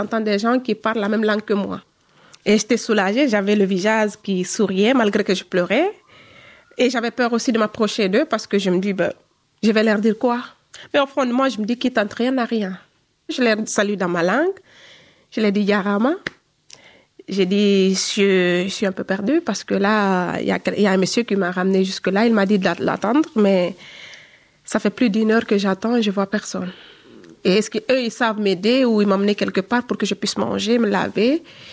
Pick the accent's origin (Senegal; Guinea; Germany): Guinea; now in France; Parce qu'ici, il y a le calcaire, mais chez nous, en Guinée, il n'y a pas de calcaire.